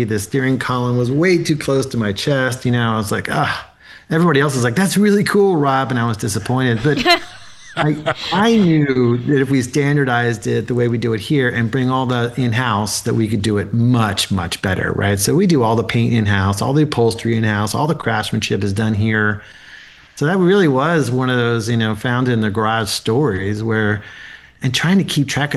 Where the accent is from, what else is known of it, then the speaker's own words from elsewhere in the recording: Philadelphia, Pennsylvania, United States; When I grew up in Philly, and when our cars broke down, we had to fix them, right?